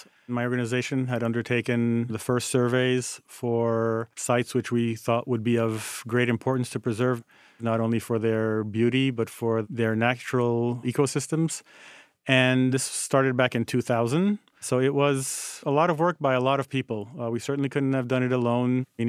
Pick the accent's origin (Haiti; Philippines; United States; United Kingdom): Haiti; born and growing up in Haiti and spending most of my weekends at the beach with my parents